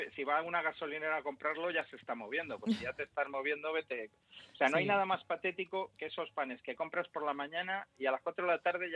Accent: Spain; con lo poco que somos los españoles a hacer colas

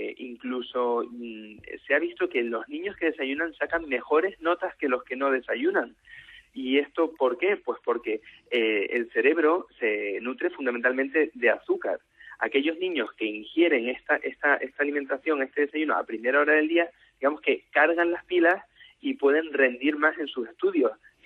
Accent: Canary Islands, Spain; now in Valencia, Spain; Yo, aunque, bueno, no soy valenciano, soy canario

